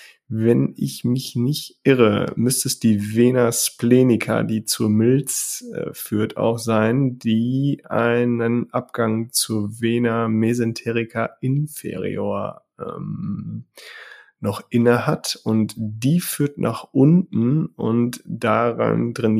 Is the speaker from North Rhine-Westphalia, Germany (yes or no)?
yes; North Rhine-Westphalia, Germany; aus meinem Heimatbundesland NRW